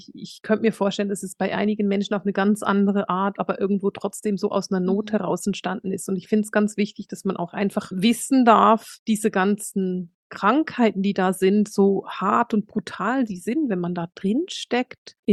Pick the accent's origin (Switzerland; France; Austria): Switzerland; Bern; Und sagt er, ja, aus Bern, aber nicht ganz, aus dem Vorort. Ich so, ja, ich auch.